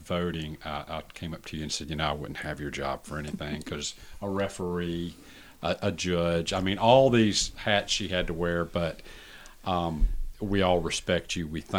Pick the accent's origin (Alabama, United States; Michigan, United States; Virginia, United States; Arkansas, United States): Virginia, United States; Richmond; born there; So I was born in Richmond. We lived there about 2 weeks. My dad was in the military.